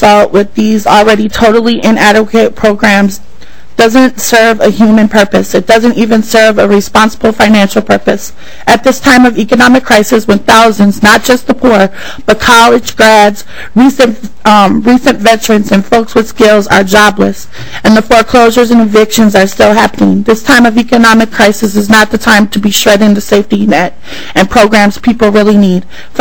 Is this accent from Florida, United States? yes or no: no; St. Paul, Minnesota, United States; And I've born and raised in Minnesota. I lived in St. Paul all my life.